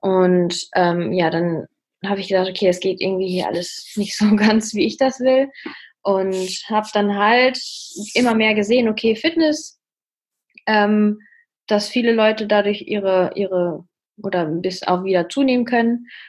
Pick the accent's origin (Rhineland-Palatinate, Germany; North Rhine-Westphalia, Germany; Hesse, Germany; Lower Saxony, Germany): North Rhine-Westphalia, Germany; Ja, ich komme aus dem Münsterland, haben wir ja gerade schon besprochen. Bin Studentin, mache ein duales Studium im Fitnessstudio. Ja, ansonsten wohne ich nicht mehr zu Hause.